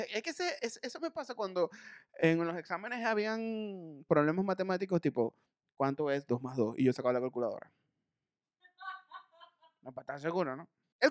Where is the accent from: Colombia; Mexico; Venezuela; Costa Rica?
Venezuela; Maracaibo, Zulia; now in Caracas, Venezuela; Yo soy de Maracaibo y ella en la noche, yo tengo un año viviendo en Caracas y una de las cosas que yo más extraño en mi ciudad es la comida